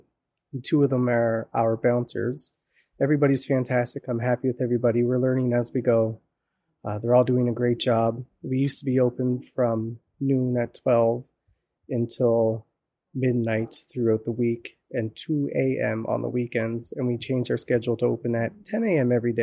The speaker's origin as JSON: {"language": "English", "town": "Amherst", "region": "Nova Scotia", "country": "Canada", "also_born_or_lived": "British Columbia / Alberta", "said": "Originally, I'm from Amherst. For the past 10 years, I had worked away in British Columbia and Alberta."}